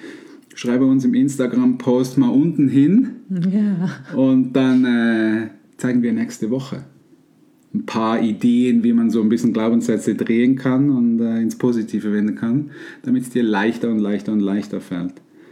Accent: Switzerland; das wäre bei uns in der Schweiz nicht so toll

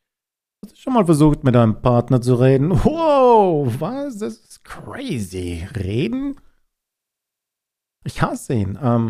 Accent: Austria; now in Germany; Weil ich bin ja aus Österreich.

